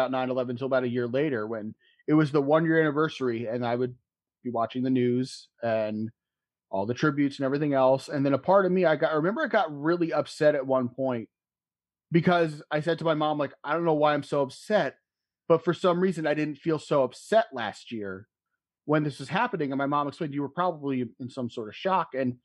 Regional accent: United States; Like, do I care enough as an American about these people?

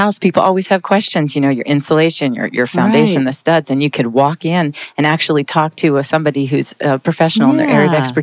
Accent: Toronto, Ontario, Canada; Okay, well, let's see. I'm originally from Toronto, Ontario, Canada.

